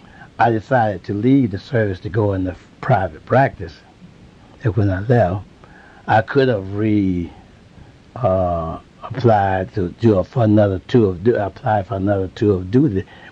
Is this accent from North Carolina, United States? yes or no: yes; Kinston, North Carolina, United States; there was some pressure to bring me, for me to come back to Kinston, my hometown.